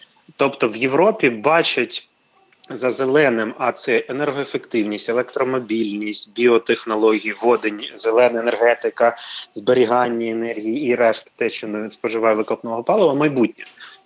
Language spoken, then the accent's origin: Ukrainian; Donetsk, Donetsk Oblast, Ukraine; also born or lived in Mariupol; я народився в Маріуполі, все життя своє прожив в Донецьку, під Слов'янськом, під Красним Ліманом в нас була така дача на Глибих Озерах